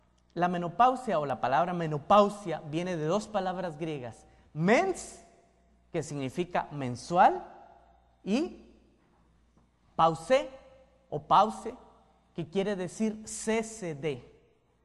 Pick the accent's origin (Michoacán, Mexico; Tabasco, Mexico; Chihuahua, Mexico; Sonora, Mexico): Chihuahua, Mexico; no soy de Guadalajara, no soy de Jalisco, soy de Chihuahua.